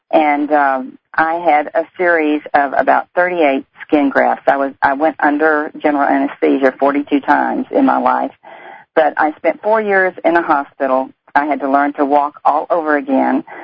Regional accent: Louisiana, United States; accent: Deep South; If you can't tell by the accent, I come from the Deep South, from the Bible Belt, and I grew up in Louisiana on a farm.

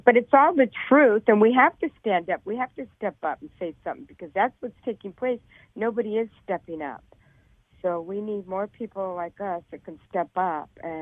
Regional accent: Los Angeles, California, United States; now in Honolulu, United States; I'm from L.A., but I'm in Honolulu right now.

